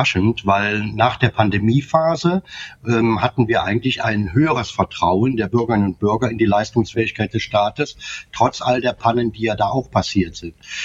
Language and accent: German; North Rhine-Westphalia, Germany; Ja, ich komme aus dem Rheinland und da sagt man, man kennt sich, man hilft sich.